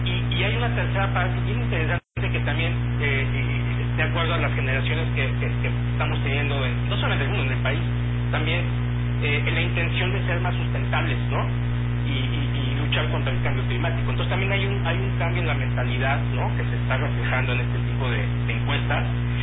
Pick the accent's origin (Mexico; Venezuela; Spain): Mexico; en la mentalidad de nosotros como mexicanos y consumidores